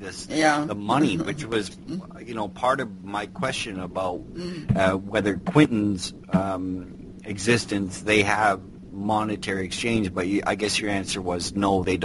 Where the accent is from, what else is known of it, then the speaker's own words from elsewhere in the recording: Canada; I'm Canadian.